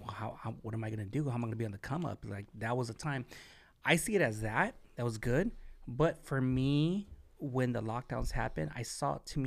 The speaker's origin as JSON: {"language": "English", "town": "Wilmington", "country": "United States", "said": "we live in the same city, we're from Wilmington"}